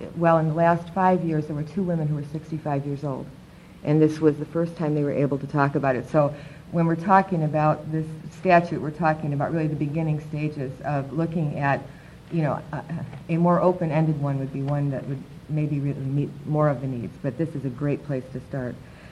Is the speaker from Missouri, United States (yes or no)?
no; Chicago, Illinois, United States; I'm from Chicago, Illinois